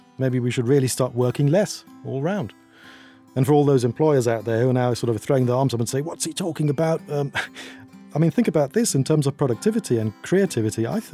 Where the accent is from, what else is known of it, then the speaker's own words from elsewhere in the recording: Germany; this has certainly made me personally appreciate my home country even more than I already did